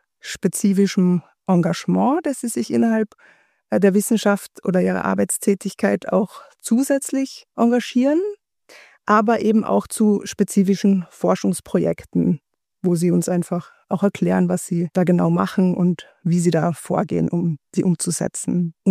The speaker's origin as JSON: {"language": "German", "town": "Graz", "region": "Styria", "country": "Austria", "tie": "born or raised there", "also_born_or_lived": "Vienna / Aachen", "moved": "as an adult", "lives_now": "Tübingen, Germany", "said": "Ich bin Österreicherin, geboren und aufgewachsen in Graz, Österreich. Studierte Psychologie habe ich in Wien. Daher der Singsang."}